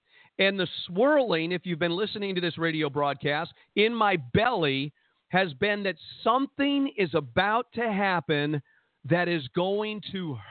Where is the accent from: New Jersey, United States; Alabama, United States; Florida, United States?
New Jersey, United States; And around 3 o'clock in the morning, it was my turn to fly, and I'm from New Jersey, so I decided I'd fly my airplane out of Newark.